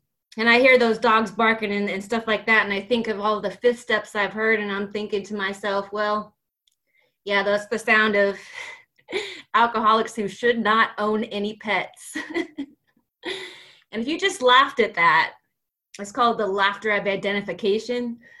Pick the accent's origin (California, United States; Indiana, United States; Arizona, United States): California, United States; Sacramento; I'm an alcoholic from Sacramento, California.